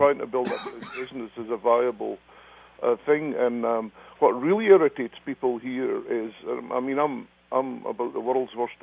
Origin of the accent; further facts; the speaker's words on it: Scotland, United Kingdom; now in United States; I worked in my home country, Scotland, for, quite a few years